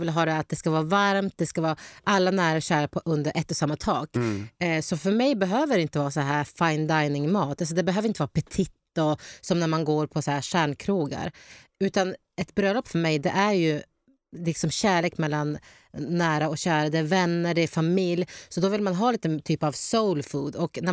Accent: Sweden; jag kommer från en kultur som har liksom hela... både asiatiskt och Mellanöstern, och så är jag uppvuxen här i Sverige, så jag har det skandinaviska köket också.

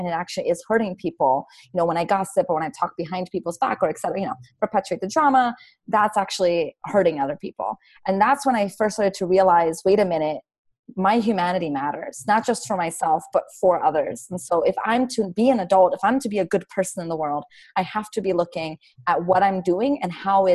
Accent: United States; Yeah, to me, the idea of adulting, I'm American, so I pronounce it differently than you

